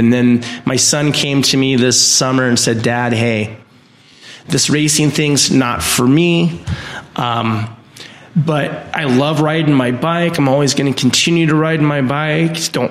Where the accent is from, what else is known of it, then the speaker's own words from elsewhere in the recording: Buellton, California, United States; Well, I grew up right here in the San Ynez Valley over in Buellton at 450 Central Avenue. I attended Haneda Elementary School and the San Ynez Valley High School.